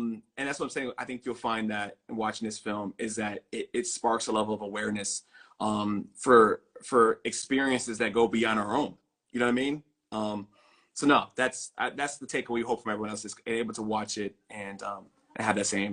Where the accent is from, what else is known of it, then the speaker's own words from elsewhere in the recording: Virginia, United States; We're going to do a screening here in Virginia, my hometown here.